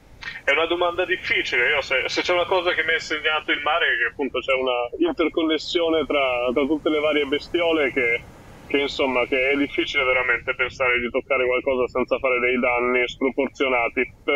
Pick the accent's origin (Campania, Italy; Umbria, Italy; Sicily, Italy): Umbria, Italy; io sono nato e cresciuto in Umbria e non c'è probabilmente un posto meno adeguato per le barche.